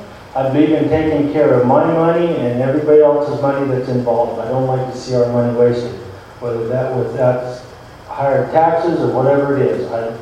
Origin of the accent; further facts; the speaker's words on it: Globe, Arizona, United States; also born or lived in Young; I'm from Young. I was born right here in Globe. I've lived in Hayward County all my life. Currently, I'm in Young right there where I've been for quite a few years. I graduated school there in Young